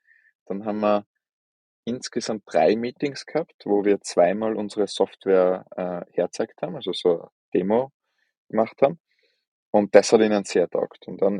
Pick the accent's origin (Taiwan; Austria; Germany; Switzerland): Austria; aber was die genauso brauchen wie die bei uns in Österreich ist eines